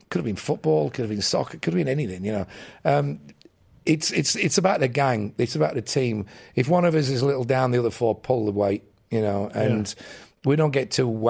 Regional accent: England, United Kingdom; You know, they are America to me as an English kid.

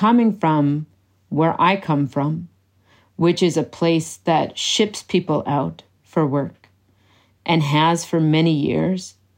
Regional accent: Cape Breton, Nova Scotia, Canada; these are the things that teach me, as someone growing up in Cape Breton, this is how companies can treat you.

